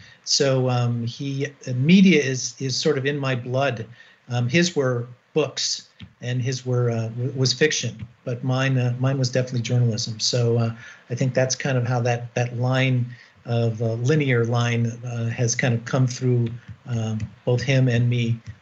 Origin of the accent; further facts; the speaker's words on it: Batavia, Illinois, United States; also born or lived in New York / Wisconsin; I grew up on the East Coast, and then I was born in New York State, right outside New York City. And as I said, we moved to Milwaukee, and then I finished up my high school days right outside Chicago in Batavia, Illinois, right near Aurora, Illinois